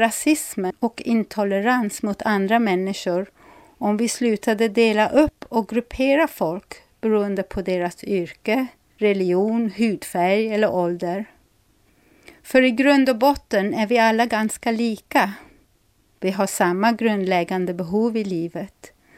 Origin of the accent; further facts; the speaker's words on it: South Africa; now in Sweden; i Sydafrika, där jag är född och uppvuxen, var jag klassad som vit.